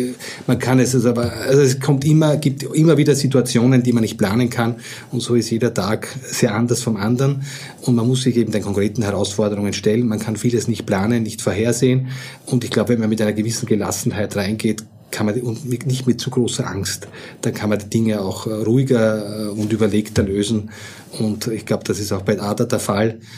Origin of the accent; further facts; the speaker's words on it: Lower Austria, Austria; born there; im Weinviertel, wo ich geboren bin